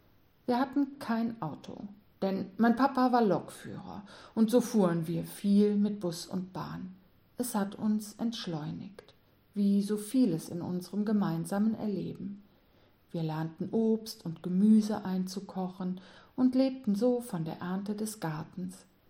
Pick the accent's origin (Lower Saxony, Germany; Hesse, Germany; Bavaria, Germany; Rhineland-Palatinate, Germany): Rhineland-Palatinate, Germany; wie ich in meinem Heimatort im Ahrtal aufgewachsen bin.